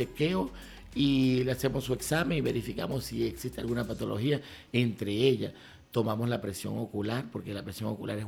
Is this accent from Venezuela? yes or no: yes; Venezuela; moved away as an adult; now in Dominican Republic; Yo me vine para acá también, a República Dominicana, soy venezolano. Nos vinimos para acá